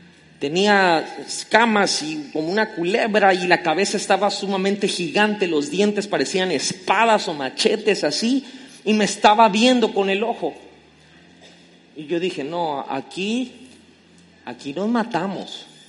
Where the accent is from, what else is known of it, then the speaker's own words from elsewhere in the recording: Tabasco, Mexico; como buen tabasqueño chismosísimo, me colgaba de la ventana